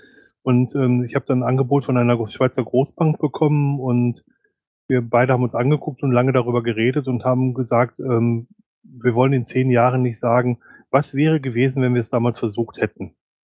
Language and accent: German; North Rhine-Westphalia, Germany; now in Düsseldorf, Germany; Also ich komme aus dem Ruhrgebiet, ich habe lange Zeit in Köln gearbeitet und wir sind dann irgendwann nach Düsseldorf gezogen, rund 70 Kilometer von meinem Heimatort entfernt.